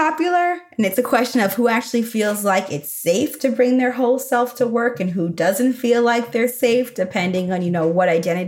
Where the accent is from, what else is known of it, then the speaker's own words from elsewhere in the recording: Chicago, Illinois, United States; also born or lived in Texas; I can show up like I'm from the South Side of Chicago, which is actually where my parents are from and where I lived from 12.